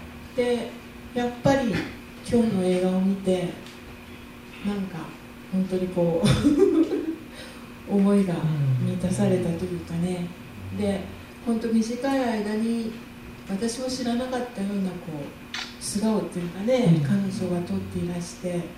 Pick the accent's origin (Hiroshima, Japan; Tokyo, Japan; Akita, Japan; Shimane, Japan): Hiroshima, Japan; born there; ただ私広島生まれなので、やっぱ本当生理的にも嫌だったんですよ。